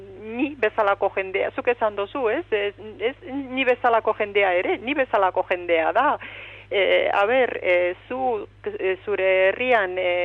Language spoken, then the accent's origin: Basque; Romania; now in Spain; ni Errumaniakoa naiz, hor jaio naiz eta Errumaniarra sentitzen naiz, baina 16 urte daramatzat hemen, eta egia zan hemengoa ere sentitzen naiz, hemen bizi naiz